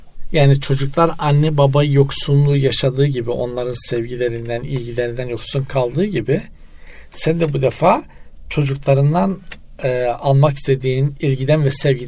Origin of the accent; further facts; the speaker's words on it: Black Sea Region, Turkey; Bizde bizim Karadeniz'de öyle dedeler, torunlar öyle çok şey etmez yani.